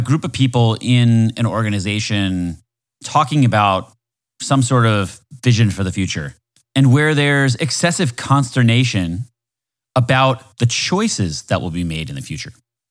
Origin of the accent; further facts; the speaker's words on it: Florida, United States; I'm from Florida, so it matters to me a little